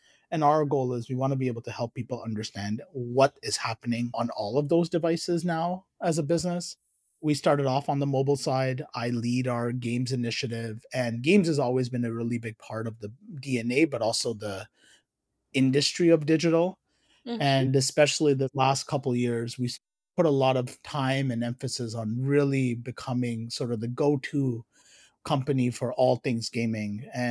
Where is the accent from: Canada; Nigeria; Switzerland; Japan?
Canada; now in United States; I am Canadian who lives in the US